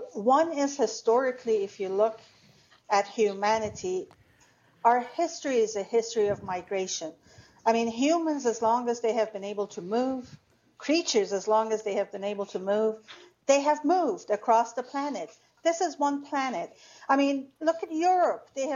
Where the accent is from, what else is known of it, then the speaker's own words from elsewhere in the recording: Iran; now in United States; I immigrated to the United States from Iran.